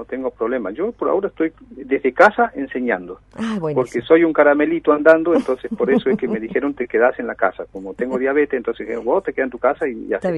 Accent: Jujuy, Argentina; nuestra historia ahí en la quebrada de Humahuaca, como buen jujeño

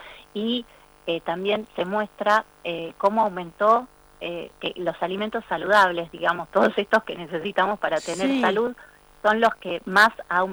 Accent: Buenos Aires, Argentina; yo soy de Ciudad de Buenos Aires

